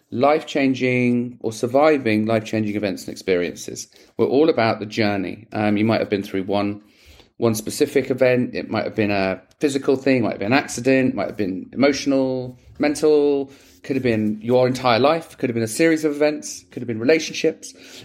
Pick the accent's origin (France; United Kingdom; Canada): United Kingdom; England; now in Los Angeles, United States; because I'm English and that's what we do. We talk about the weather.